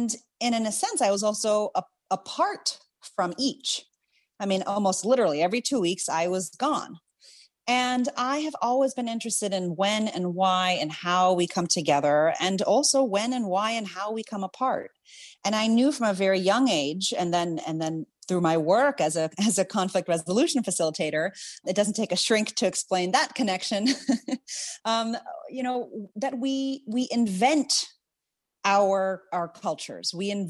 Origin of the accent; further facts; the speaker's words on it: Zimbabwe; born there; also born or lived in Indonesia / India / The Hague, Netherlands; I was born in Zimbabwe because it was the best good hospital that would accept an interracial couple at the time near the village that we were living in. We lived in Indonesia. We lived in India.